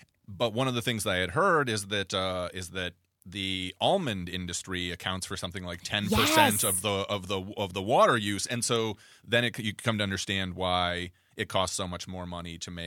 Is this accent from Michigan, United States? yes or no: yes; Detroit, Michigan, United States; As anyone from outside of Detroit knows, I'm also from Detroit. Mm-hmm. And as anyone from inside of Detroit knows, I'm from the suburbs of Detroit.